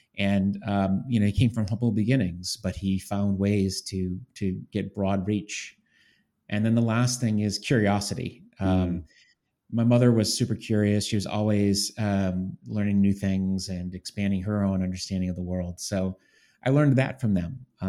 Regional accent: Boston, Massachusetts, United States; Yeah, believe it or not, I grew up in the Boston area, in the suburbs. And so born and raised here by a family.

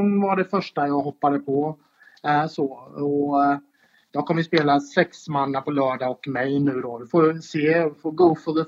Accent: Jönköping, Jönköping County, Sweden; now in Gothenburg, Sweden; Jag är från Jönköping, men jag inflyttade i Göteborg år 2000 då.

